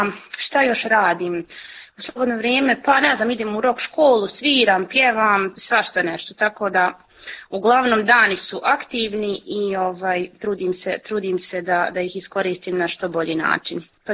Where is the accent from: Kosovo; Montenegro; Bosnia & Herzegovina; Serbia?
Bosnia & Herzegovina; Banja Luka, Republika Srpska; moved away as an adult; now in Mostar, Bosnia and Herzegovina; Ja sam rođena u Banja Luci. Tamo sam živjela tu sve do unazad nekih godinu i pol. Tamo sam završila sve ono svoje formalno školovanje. Radila sam 2 godine u Banja Luci u Montessori vrtiću.